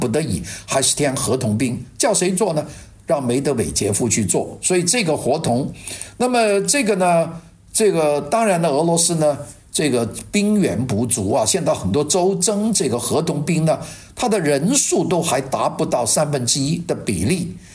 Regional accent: China; 我们中国人呢叫蛇岛。

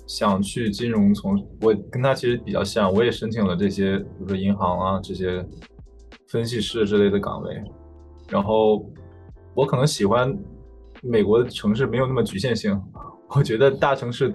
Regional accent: Beijing, China; now in United States; 我是北京人。

